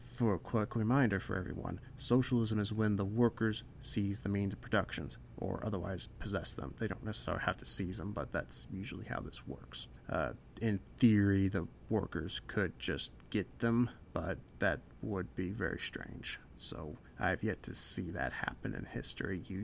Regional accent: Kansas, United States; I'm from Kansas, and she was just here in Kansas, actually

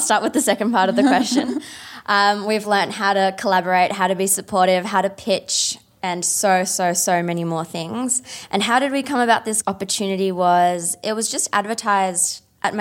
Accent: Australia; I'm from Australia

